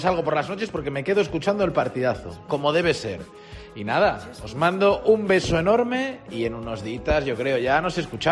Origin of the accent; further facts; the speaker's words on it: Vigo, Galicia, Spain; Como todos los veranos he venido a mi tierra, a Vigo, que, bueno, para el que no lo sepa, es el mejor sitio del mundo.